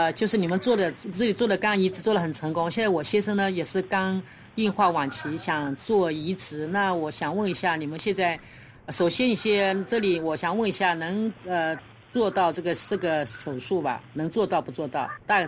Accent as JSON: {"language": "Chinese", "region": "Zhejiang", "country": "China", "said": "我是浙江的。"}